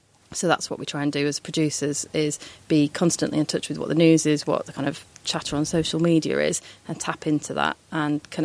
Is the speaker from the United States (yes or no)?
no; North West England, United Kingdom; I grew up in Lancashire